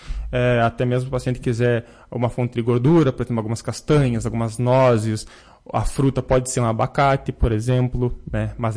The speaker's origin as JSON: {"language": "Portuguese", "country": "Brazil", "said": "Nós que somos brasileiros, a alimentação faz parte dos nossos momentos comemorativos"}